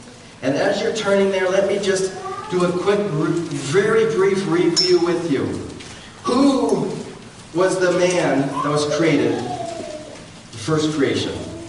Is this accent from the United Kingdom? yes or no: no; Indonesia; I grew up with Muslims, I grew up in Indonesia